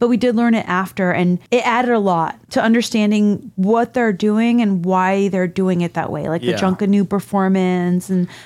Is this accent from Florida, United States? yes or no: yes; Florida, United States; Like, I grew up in Florida. Like, we had barbecues in Key Biscayne and on the beach and stuff.